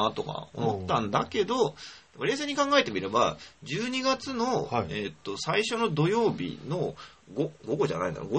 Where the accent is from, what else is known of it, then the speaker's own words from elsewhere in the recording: Fukushima, Japan; 私も福島出身だっていうことを盾にして言うけれども、